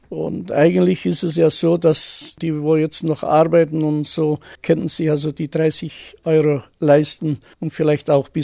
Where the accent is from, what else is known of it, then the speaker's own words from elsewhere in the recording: Königsgnad, Caraș-Severin County, Romania; moved away as an adult; also born or lived in Reschitz; now in Germany; Bis zum 20. Lebensjahr habe ich meine Kindheit, Jugendzeit in Königsgnad und beziehungsweise auch Reschitz verbracht. Danach bin ich in die Bundesrepublik über Österreich, da wo ich 1,5 Monate war und in die Bundesrepublik.